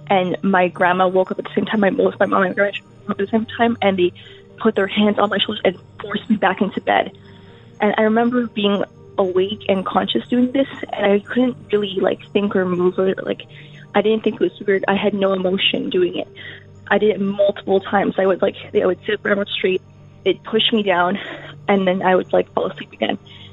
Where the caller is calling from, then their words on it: Canada; I'm calling from Canada. I'd like to remain anonymous.